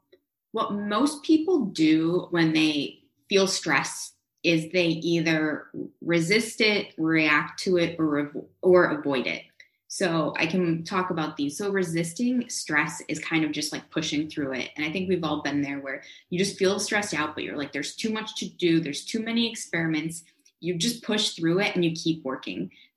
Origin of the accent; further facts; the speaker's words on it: Wisconsin, United States; For me personally, I'm from Wisconsin.